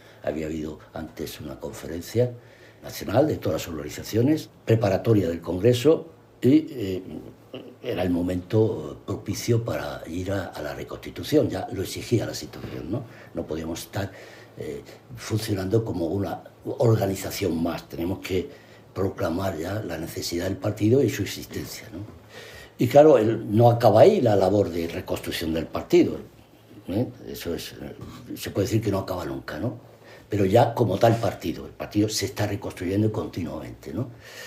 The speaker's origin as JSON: {"language": "Spanish", "region": "Melilla", "country": "Spain", "tie": "born there", "said": "soy efectivamente … Mi origen es de clase obrera. Nací en Melilla, en el 44."}